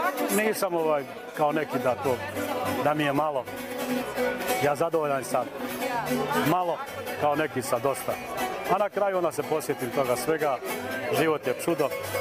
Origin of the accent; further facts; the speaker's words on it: Bočinja, Federation of Bosnia and Herzegovina, Bosnia & Herzegovina; now in Doboj, Bosnia and Herzegovina; a istakao da sam ja rodom od Bočinje, znači izbjeglica, proćeran iz svoje kuće, iz svoga imanja, kao i svi mnogi drugi, kao i svi mnogi drugi. Tako da sam tu sam se zaustavio u Doboju.